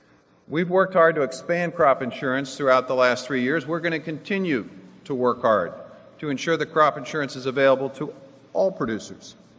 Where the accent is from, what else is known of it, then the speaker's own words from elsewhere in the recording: Texas, United States; now in Delaware; I was raised in Texas, and living off other people's tax money shames me. I grew up where all my friends were farmers and ranchers, and always dreamed of farming for rewarding, honest living.